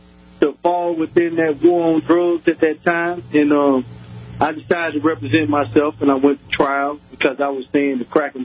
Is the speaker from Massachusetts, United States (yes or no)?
no; Charlotte, North Carolina, United States; I grew up in Charlotte, North Carolina.